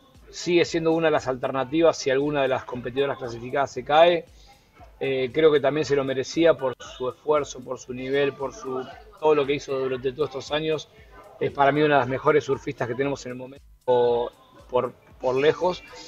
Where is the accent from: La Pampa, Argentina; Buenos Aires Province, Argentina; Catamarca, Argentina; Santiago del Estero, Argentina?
Buenos Aires Province, Argentina; Mar del Plata; born there; Yo nací en Mar del Plata